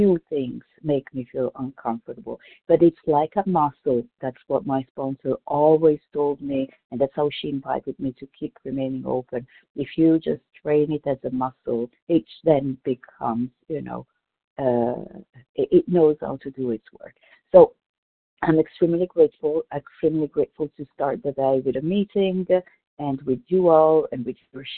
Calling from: Davis, California, United States; I am calling from Davis, California.

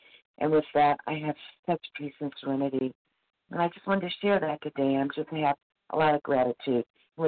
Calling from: Missouri, United States; Sorry, I'm calling from Missouri.

